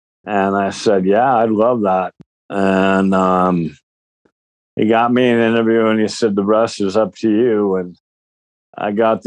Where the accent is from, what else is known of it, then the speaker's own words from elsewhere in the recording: Denver, Colorado, United States; born there; I was born in Denver, Colorado in July of 1961.